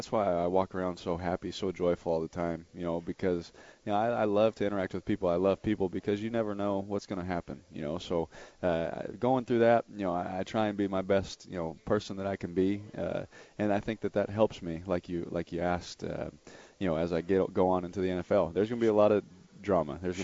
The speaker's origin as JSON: {"language": "English", "region": "California", "country": "United States", "said": "You know, I'm from California."}